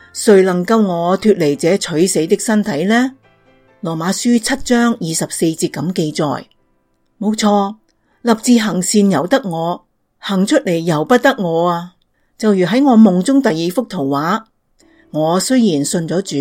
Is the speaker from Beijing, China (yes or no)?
no; Shanghai, China; 从小在上海长大，先在祖父母身边，后来在父母的身边。